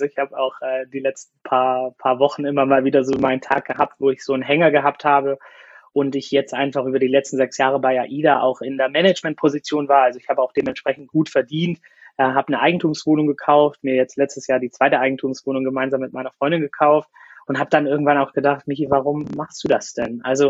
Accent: Swabia, Germany; ich mich diesbezüglich jetzt eigentlich mehr als Weltbürger sehe und auch ein bisschen noch als stolzer Schwabe.

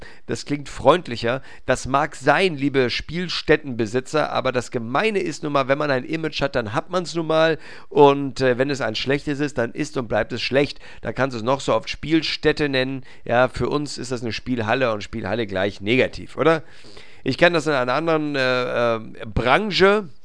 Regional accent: Hamburg, Germany

